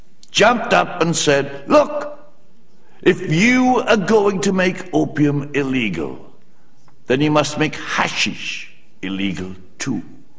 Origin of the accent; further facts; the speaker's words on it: Wales, United Kingdom; Now, see, the problem is I'm Welsh.